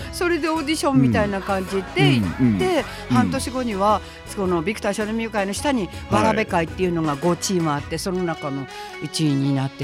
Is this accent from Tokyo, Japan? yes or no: yes; Mukojima, Tokyo, Japan; also born or lived in Nihonbashi; ですね、まあ、1歳までしかいなかったんですけれども。